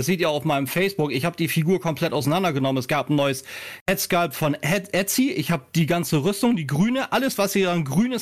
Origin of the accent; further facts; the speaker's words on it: Hesse, Germany; also born or lived in Northern Germany; wenn sich Leute wundern über meinen Akzent. Ja, ich komme zwar aus Hessen, aber ich bin gebürtiger Norddeutschler.